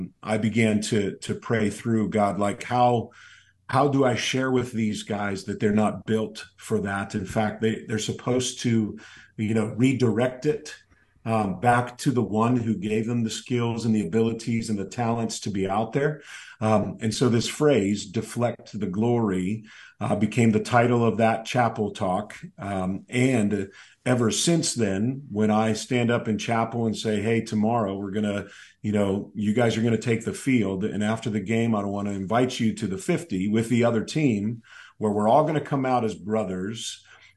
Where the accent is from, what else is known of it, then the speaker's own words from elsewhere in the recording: Pittsburgh, Pennsylvania, United States; just growing up in Pittsburgh, there is a bit of a, it is a religion